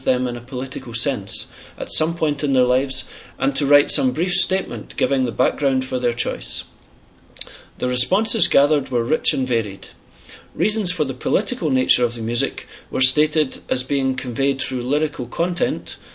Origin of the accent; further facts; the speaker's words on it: Scotland, United Kingdom; now in Berlin, Germany; I'm an artist from Scotland, based in Berlin.